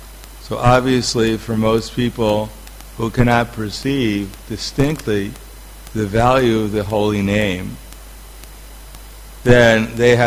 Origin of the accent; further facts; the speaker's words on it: United States; but when I grew up in America, I grew up in a block, the closest big street that I live near to was called Church Avenue.